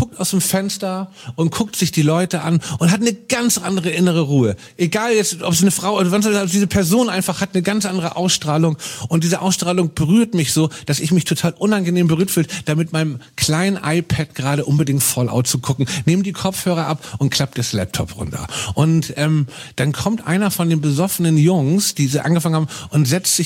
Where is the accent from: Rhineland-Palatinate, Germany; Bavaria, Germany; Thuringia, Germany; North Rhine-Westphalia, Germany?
Rhineland-Palatinate, Germany; Koblenz; Also, wir kommen aus Koblenz.